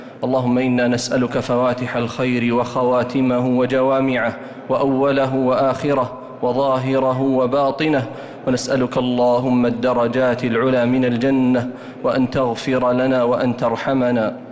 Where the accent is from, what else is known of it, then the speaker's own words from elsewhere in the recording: Saudi Arabia; اللهم اجعل بلادنا المملكة العربية السعودية بلاد خير وبركة